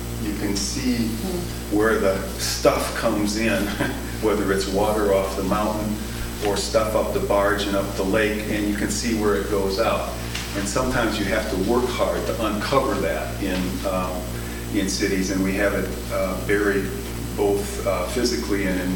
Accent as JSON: {"language": "English", "town": "Chicago", "region": "Illinois", "country": "United States", "tie": "born or raised there", "said": "I was born in Chicago and went away for a while, did school in the East, and came back in 1967 and was a community organizer on the west side of Chicago"}